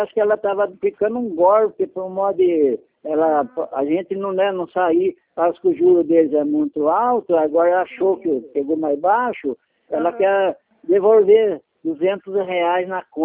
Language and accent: Portuguese; Piracicaba, São Paulo, Brazil; Eu falei, mas eu sou de Piracicaba.